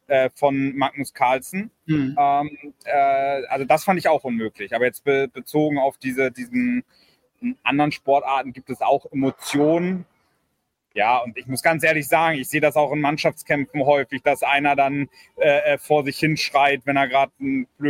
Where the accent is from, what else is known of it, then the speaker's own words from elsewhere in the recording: Brandenburg, Germany; ich als sozusagen fast Berliner, so Brandenburg.